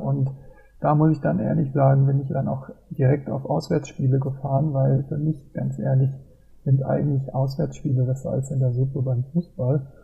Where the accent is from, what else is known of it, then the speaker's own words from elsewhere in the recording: Mainz, Rhineland-Palatinate, Germany; born there; ich bin schon ein bisschen älter, ich bin 48 Jahre alt und bin gebürtiger Mainzer